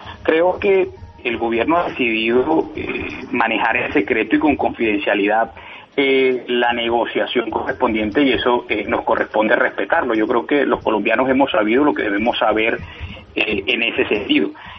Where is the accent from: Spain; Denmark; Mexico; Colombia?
Colombia; frente al optimismo que creo que como colombianos debemos tener en ese sentido.